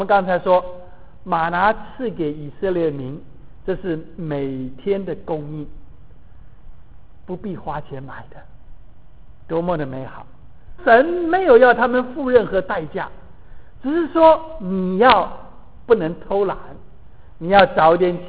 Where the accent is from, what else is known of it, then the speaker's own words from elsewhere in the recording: China; 但是我们中国人叫做西湖柳，或者我们叫做观音柳。